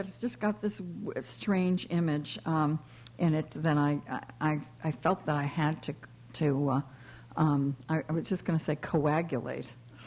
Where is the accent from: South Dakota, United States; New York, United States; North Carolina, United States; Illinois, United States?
New York, United States; Buffalo; We also happen to have discovered that we're both from Buffalo. I just can't believe it. And we grew up, you know, we grew up within miles of one another.